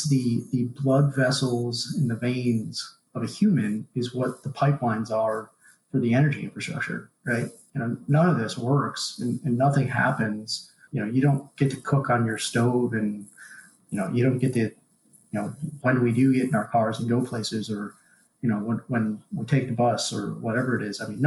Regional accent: Chicago, Illinois, United States; I'll have a little plug here, but I'm from Chicago.

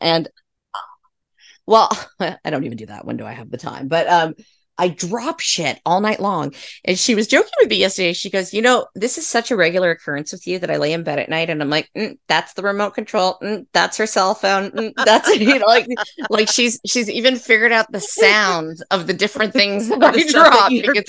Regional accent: Canada; I'm Canadian, which is probably why I don't find it like that cold.

